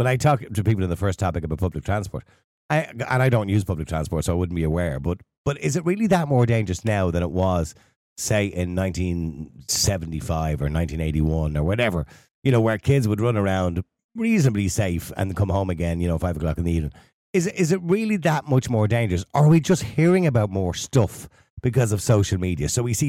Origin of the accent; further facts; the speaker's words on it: Dublin, Leinster, Ireland; Yeah, I'm from Eadmore. So, Eadmore was a very rough place.